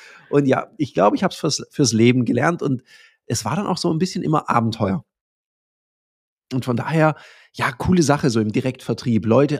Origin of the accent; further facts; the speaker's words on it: Stuttgart, Baden-Württemberg, Germany; born there; ist jetzt nicht so ein urschwäbischer Name aus Süddeutschland. Da bin ich geboren in Stuttgart. Ich bin halb Ägypter.